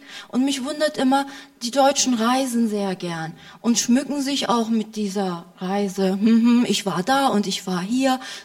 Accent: Turkey; now in Germany; wenn ich sage, ich bin aus der Türkei, Sie sind aber gut integriert.

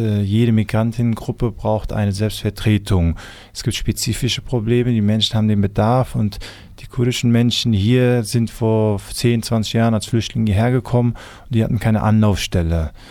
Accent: Hesse, Germany; meine Eltern kommen aus Türkisch-Kurdistan. Ich bin in Hessen aufgewachsen, dort politisch aktiv. Ich habe ein Jahr lang in Weimar gelebt.

